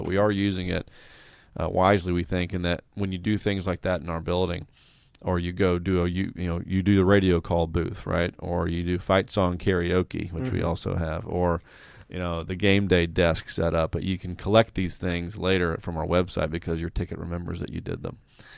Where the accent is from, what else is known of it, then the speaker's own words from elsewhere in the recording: Atlanta, Georgia, United States; You know, when I tell people I'm born and raised in Atlanta, they kind of look at me funny like they've never seen